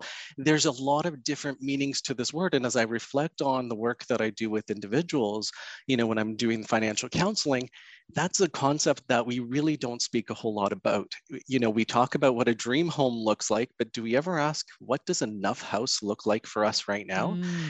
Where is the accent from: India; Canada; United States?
Canada; first language Portuguese; English is a second language; So my parents emigrated from Portugal. I'm first generation Canadian. Okay. And so, you know, my first language at home was Portuguese. And so it wasn't until I started kindergarten that I started the English language.